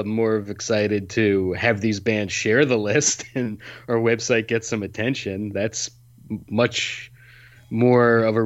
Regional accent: Rhode Island, United States; after getting barbecue in my home state of Rhode Island

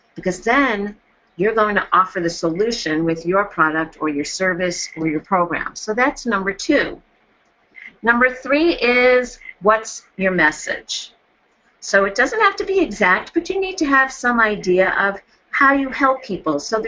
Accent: New York, United States; moved away as an adult; also born or lived in Colorado; I'm originally from New York, and I came to Colorado in 1976 to get my master's degree

